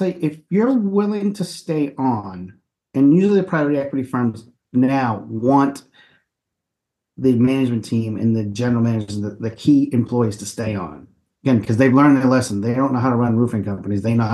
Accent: New England, United States; because I'm from New England, that's where everyone goes.

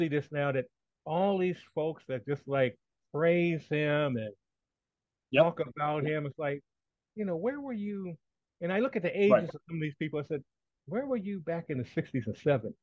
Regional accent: Washington, District of Columbia, United States; I lived in D.C., Washington, D.C., growing up in Washington, D.C., and there were older black men and some kids my age in elementary school who didn't like him because they thought he was too cocky.

